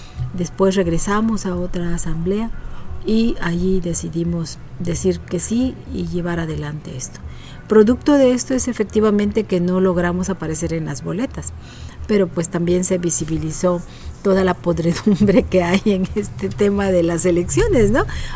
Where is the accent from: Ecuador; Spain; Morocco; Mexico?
Mexico; Juchitán, Oaxaca; soy originaria de Juchitán, Oaxaca. Soy vinisá y vengo de Juchitán, donde está enterrado mi ombligo.